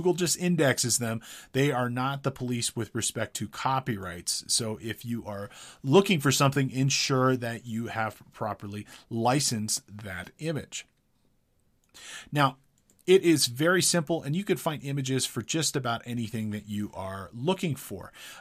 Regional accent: Big Bear Lake, California, United States; images of Big Bear Lake, California, my hometown.

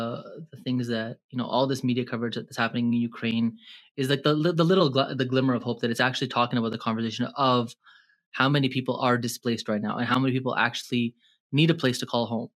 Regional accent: Canada; born there; I was born here in Canada

